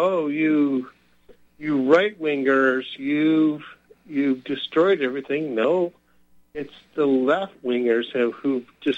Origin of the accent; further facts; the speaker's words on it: Nebraska, United States; No, I grew up in Nebraska, but I've been here for forever.